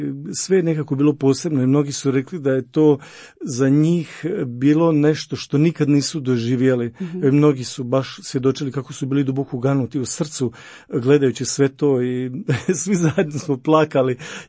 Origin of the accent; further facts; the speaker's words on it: Slavonia, Croatia; iako potičem iz Slavonije